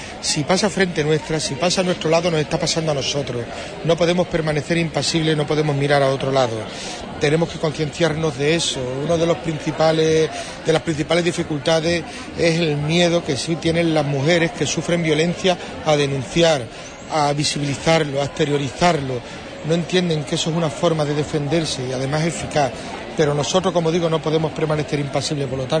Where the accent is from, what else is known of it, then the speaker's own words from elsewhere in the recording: Huelva, Andalusia, Spain; somos los onubenses un pueblo que lo vivimos muy en primera persona